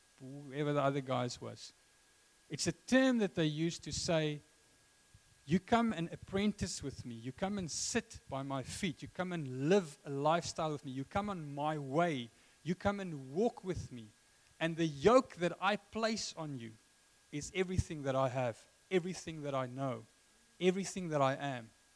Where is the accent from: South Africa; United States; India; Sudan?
South Africa; Free State; I grew up in the Free State as an Afrikaner Oki.